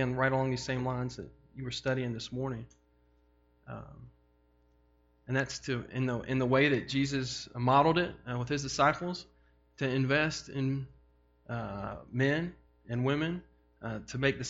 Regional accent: Memphis, Tennessee, United States; born there; I was born in Memphis.

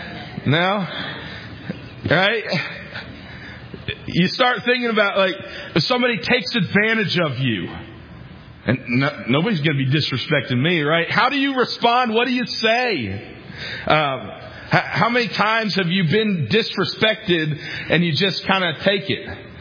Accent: New York, United States; I grew up in New York. We didn't hear that one.

